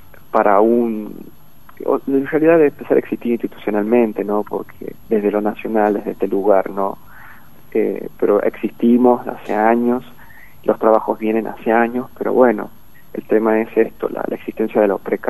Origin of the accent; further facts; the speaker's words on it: Villa Unión, La Rioja, Argentina; yo de hecho no soy de Capital, soy de Villa Unión.